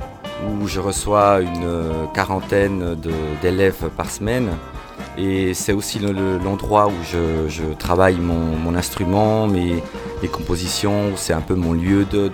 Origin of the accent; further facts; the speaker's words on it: Switzerland; born there; je suis d'origine italienne, un père leccese, une mère de Taranto. Et voilà, je suis né en Suisse et ma musique, je chante en italien parce que c'est mes racines